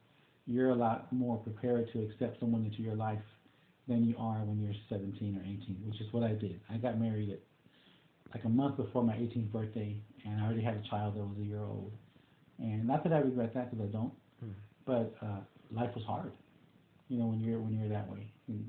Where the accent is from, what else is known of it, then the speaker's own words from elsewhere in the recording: Austin, Texas, United States; And growing up in East Austin, it was kind of a rough time, kind of a rough neighborhood. So my mentality was, no, you have to keep weapons because you live in East Austin